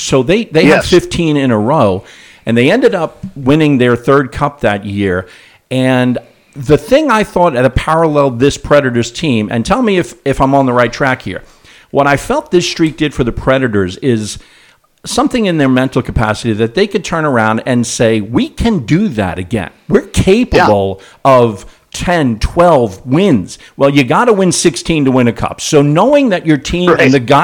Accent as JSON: {"language": "English", "region": "New York", "country": "United States", "tie": "born or raised there", "said": "Now, I grew up in New York, and I was an Islander fan back then."}